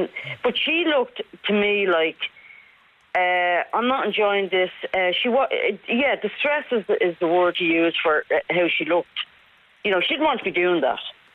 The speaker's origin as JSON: {"language": "English", "town": "Dublin", "region": "Leinster", "country": "Ireland", "said": "I don't live in Dublin, Joe. I'm from Dublin"}